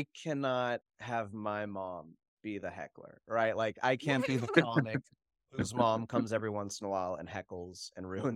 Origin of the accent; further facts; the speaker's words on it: Austin, Texas, United States; I'm from Austin. I know I look like someone who moved here to ruin it.